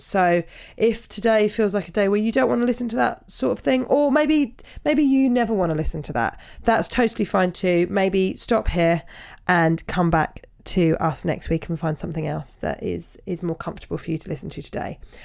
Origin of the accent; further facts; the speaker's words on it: Canada; also born or lived in United Kingdom; I'm Canadian and have lived in the UK